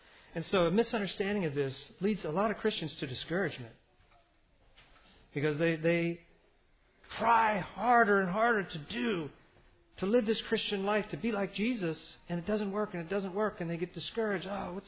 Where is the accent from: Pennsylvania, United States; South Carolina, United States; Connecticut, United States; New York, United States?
Pennsylvania, United States; Philadelphia; Now, growing up in Philadelphia, I had neighbors who owned a paint company.